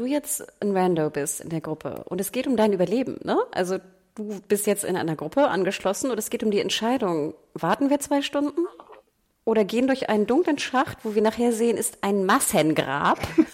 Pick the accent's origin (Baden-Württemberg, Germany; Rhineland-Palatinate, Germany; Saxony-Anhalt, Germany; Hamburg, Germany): Hamburg, Germany; Also ich weiß nicht, als Hamburgerin würde ich sagen, ich habe immer einen Schirm dabei.